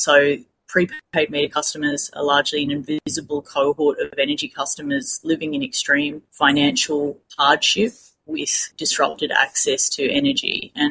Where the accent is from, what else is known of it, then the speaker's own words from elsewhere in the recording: Queensland, Australia; I'm non-Indigenous Shaka, so I was born and raised in Western Queensland. My family heritage is Irish